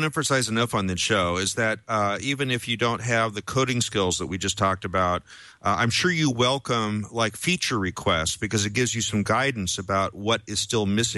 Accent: Portland, United States; when you said Portland, I went, yay, my hometown.

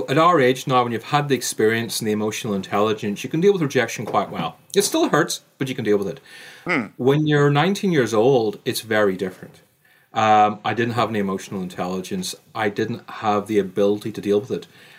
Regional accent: Ireland; accent: Irish; Irish, I had the accent, went to Irish school, played Irish sports, but still so many people saw me as being Indian.

